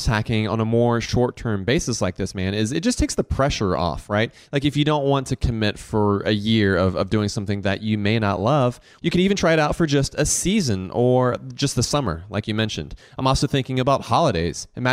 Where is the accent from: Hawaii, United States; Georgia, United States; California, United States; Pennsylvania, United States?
Georgia, United States; Augusta; Growing up in Augusta, we didn't have spring break. Instead, it was just called Masters Week because that's when spring break was.